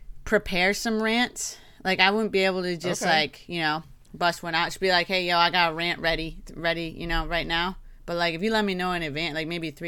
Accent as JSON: {"language": "English", "region": "Michigan", "country": "United States", "tie": "born or raised there", "said": "We used to have a Bo Reeks in my hometown in Michigan."}